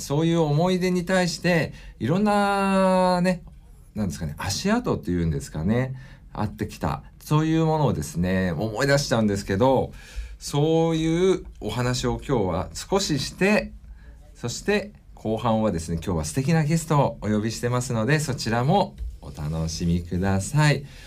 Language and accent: Japanese; northern Japan, Japan; 僕の出身の北国の冬のような状態来るのかなって思ってるんですが